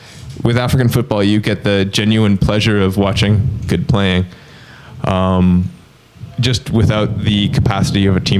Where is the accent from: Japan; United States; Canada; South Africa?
Canada; you know, I'm from Canada, so I'm like a legit wildling.